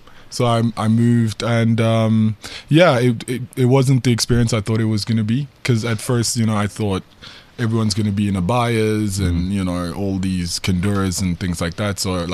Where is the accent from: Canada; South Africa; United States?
South Africa; Johannesburg, Gauteng; born or raised there; also born or lived in Gabon